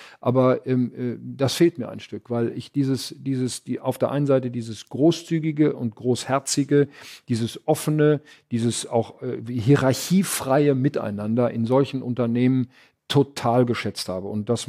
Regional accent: Arnsberg, North Rhine-Westphalia, Germany; Das ist ein langjähriger Freund in meiner Heimatstadt Arnsberg.

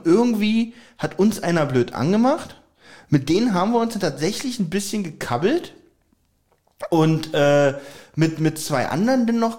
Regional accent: Berlin, Germany; das muss man auch als Berliner wissen.

